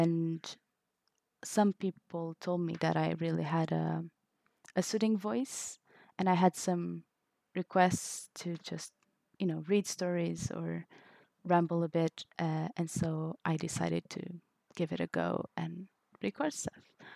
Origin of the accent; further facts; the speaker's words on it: Portugal; Okay, so I'm 22. I'm from Portugal. That's that tiny country on the left side of Spain in Europe